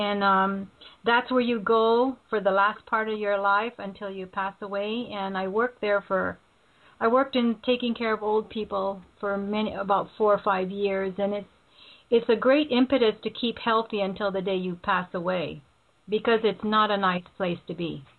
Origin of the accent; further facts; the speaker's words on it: Philippines; I was raised this way, because I was raised in the Philippines